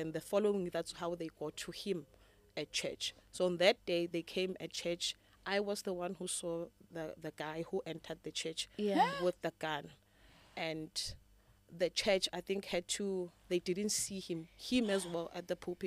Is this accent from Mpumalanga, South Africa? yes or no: yes; Siyabuswa, Mpumalanga, South Africa; also born or lived in Pretoria; Born and bred in Pretoria. Grew up in the rural areas of Siyabuswa, in Mpumalanga. Yeah, but because of school and everything else, I had to come to Pretoria.